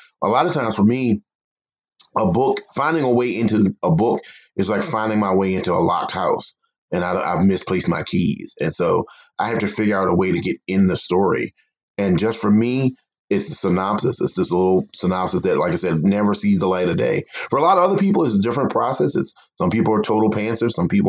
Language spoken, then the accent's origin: English; the South, United States; I can go to any person in my hometown, anybody in North Carolina, South Carolina, anywhere throughout the Bible Belt